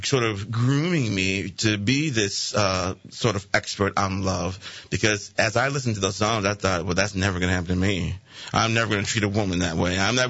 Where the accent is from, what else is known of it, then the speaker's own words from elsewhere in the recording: Milwaukee, Wisconsin, United States; Grew up in inner city Milwaukee, Wisconsin, and when I was starting to just discover what life was about.